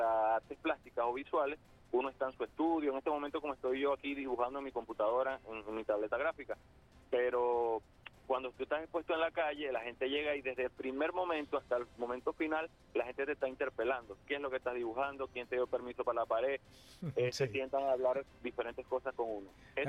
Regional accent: Lagunillas, Zulia, Venezuela; also born or lived in Maracaibo; yo nací en Maracaibo, me crié en la costa oriental del lago, municipio de Lagunilla, municipio de Santa Rita

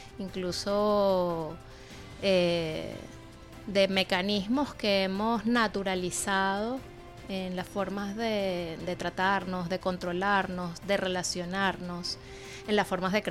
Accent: Venezuela; Porque como venezolanos, como venezolanas, solemos estar arraigados en el catolicismo.

